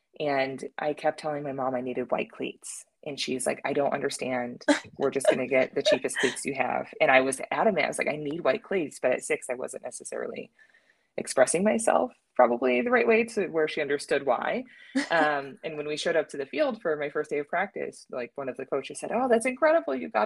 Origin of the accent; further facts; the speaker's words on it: New York, United States; I grew up near the Baseball Hall of Fame and would go every single year with my mom because I made her take me there.